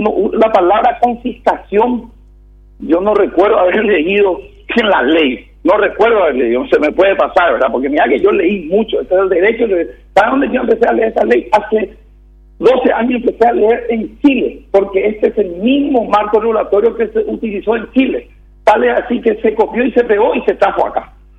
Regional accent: Paraguay; me molesta como paraguayo.

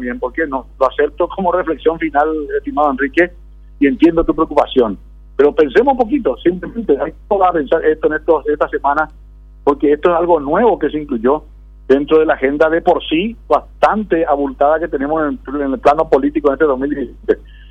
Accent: Paraguay; como paraguayos, creo que todos tenemos que estar bien enterados de este tema

